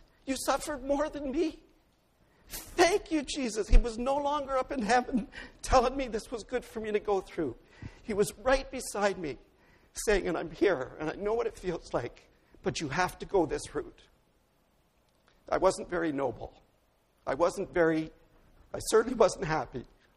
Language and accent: English; Hamilton, Ontario, Canada; when I grew up in Hamilton, we were very close to the Niagara Fruit Belt.